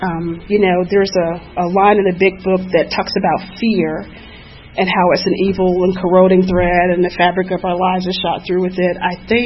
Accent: Atlanta, Georgia, United States; I am a native of Atlanta. Any other Grady babies in the house?

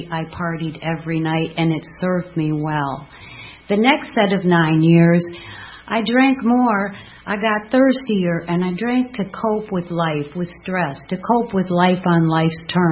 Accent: Madison, Wisconsin, United States; Later, I grew up in Madison, Wisconsin as a Cheddarhead.

